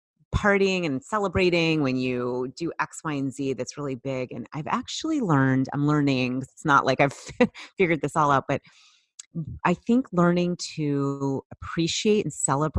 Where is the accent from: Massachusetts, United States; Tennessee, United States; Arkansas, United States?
Massachusetts, United States; Boston; I grew up in the Boston area, and my dad, it was like a crisp autumn day, and my dad took me to nursery school.